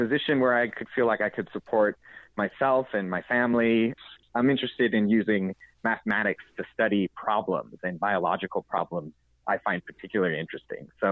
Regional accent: Albuquerque, New Mexico, United States; And I grew up there in Albuquerque. I went to Manzano High School. When I think home, I still think of Albuquerque, and that's never going to change.

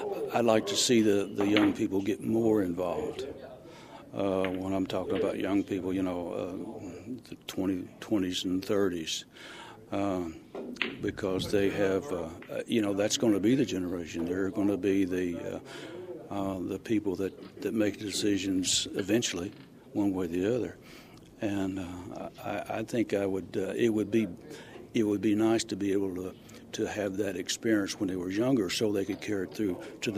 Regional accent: Forgeville, Kentucky, United States; I grew up in Forgeville, and if we didn't want to buy anything, we came to Owensboro.

